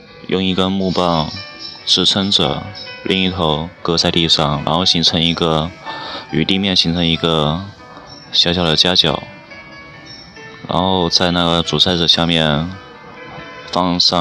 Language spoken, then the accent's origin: Chinese; Ji'an, Jiangxi, China; 我家乡是在南方江西吉安的一个小农村里，